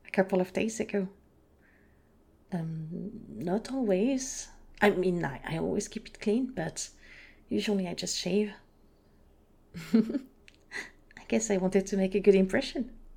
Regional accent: France; No, I'm not from here. I'm actually from France. I'm 20 year old.

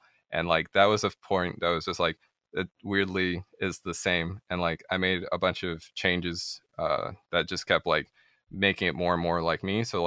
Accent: Florida, United States; now in Michigan, United States; So I am from I'm from North America. I originally came from Florida, and then I moved to Michigan. I'm currently 26, and my ethnicity is mixed.

